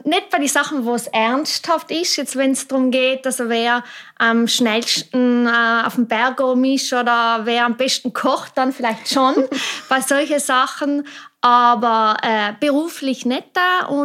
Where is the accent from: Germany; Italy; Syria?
Italy; South Tyrol; Natürlich auch ein Privileg als Südtirolerin eben in so einer wichtigen Position.